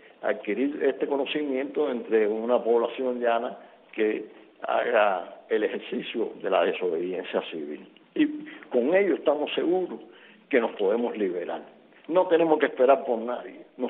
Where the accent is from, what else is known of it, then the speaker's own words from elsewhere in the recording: Cuba; todos somos cubanos